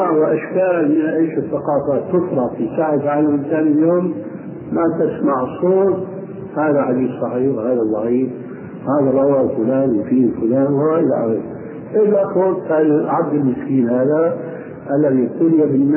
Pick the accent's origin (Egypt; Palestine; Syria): Syria; Levant; لكن كما يقول عندنا في الشام الحكي بين بعضنا الآن